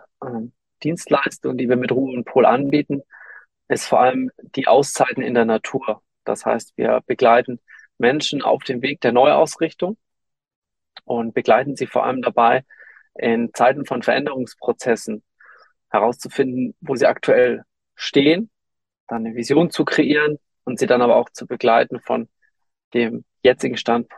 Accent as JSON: {"language": "German", "town": "Munich", "region": "Bavaria", "country": "Germany", "said": "wir kommen aus München"}